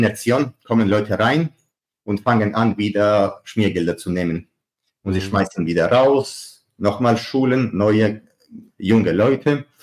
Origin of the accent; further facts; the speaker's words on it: Germany; now in Georgia; aber ich bin ja ein Deutscher, nicht georgischen Pass.